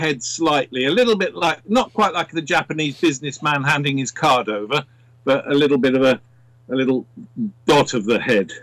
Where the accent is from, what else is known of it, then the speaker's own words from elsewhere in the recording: London, United Kingdom; born there; accent: neutral; also born or lived in Midlands / South of England; I speak with a very neutral accent. I was born in London, lived in the Midlands, and then lived in the south of England. So mine is not what they call received pronunciation